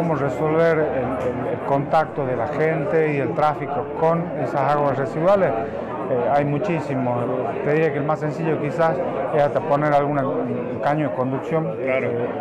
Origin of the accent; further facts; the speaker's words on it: La Rioja, Argentina; La verdad que es toda una responsabilidad y todo un orgullo que como riojano nos hayan distinguido de esta manera.